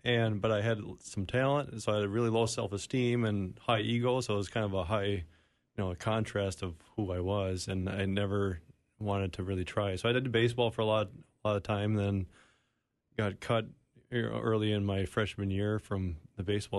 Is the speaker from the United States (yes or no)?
yes; St. Paul, Minnesota, United States; St. Paul.